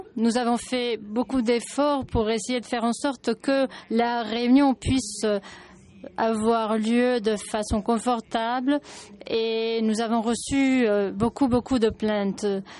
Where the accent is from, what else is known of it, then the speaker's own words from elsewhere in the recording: Senegal; Je suis de Sénégal.